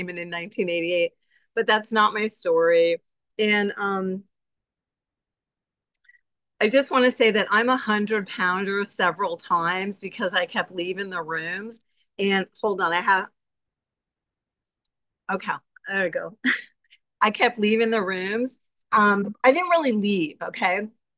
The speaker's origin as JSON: {"language": "English", "town": "San Diego", "region": "California", "country": "United States", "lives_now": "Portland, United States", "said": "I'm from San Diego, but always wanted to live in Portland."}